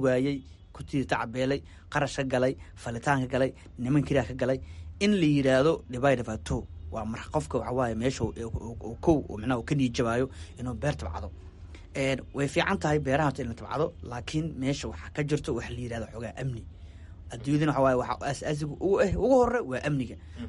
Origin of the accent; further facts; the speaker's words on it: Hiran, Somalia; Ani waxaan ka imaaday dhulka beeraleyda ah oo inta badan dalaga oo ka imaado oo hiiraan.